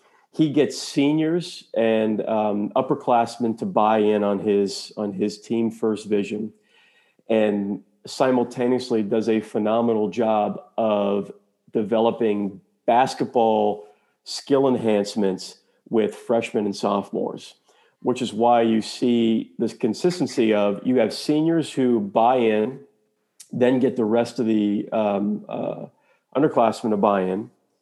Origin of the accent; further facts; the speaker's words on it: Largo, Florida, United States; So I grew up in Florida, the west coast of Florida in the Pinellas County, Largo, Clearwater area.